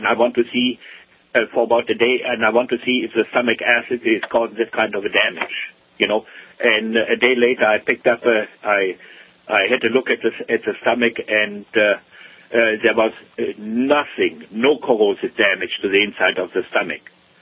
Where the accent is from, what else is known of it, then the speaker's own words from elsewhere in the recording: Germany; English is a second language; now in North America; when I came here to North America, you know. I grew up over there in Germany, and our part of Germany was occupied by the British